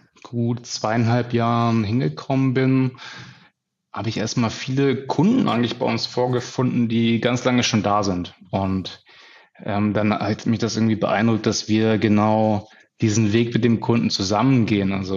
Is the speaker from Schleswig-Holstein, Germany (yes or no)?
no; Hanover, Lower Saxony, Germany; born there; now in Hamburg, Germany; Ja, ich bin gebürtig Hannoveraner, bin aber aktuell Wahlhamburger